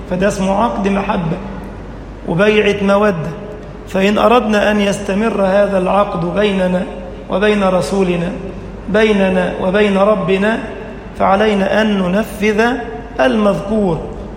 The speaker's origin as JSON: {"language": "Arabic", "country": "Egypt", "said": "واجعل بلدنا مصر أمنا أمانا"}